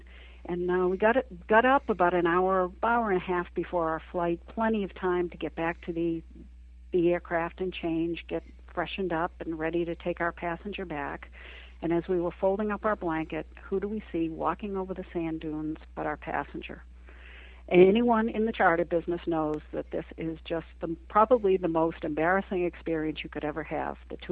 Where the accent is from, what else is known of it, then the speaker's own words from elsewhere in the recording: New England, United States; we grew up in New England, and we used to spend quite a bit of time at Race Point Beach